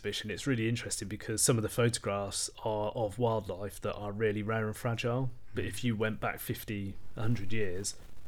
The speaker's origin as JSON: {"language": "English", "region": "South West England", "country": "United Kingdom", "tie": "born or raised there", "said": "I grew up down in Wiltshire, and there was woodlands all around"}